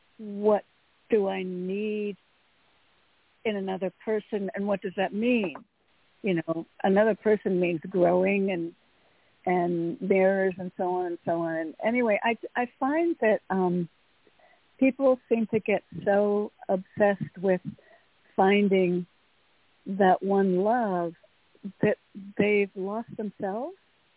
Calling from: Connecticut, United States; from Connecticut.

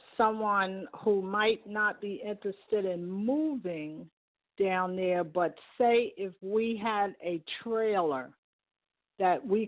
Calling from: New Jersey, United States; I'm calling from New Jersey. I'm transferring from mosque number 24 to mosque number 25 in Newark.

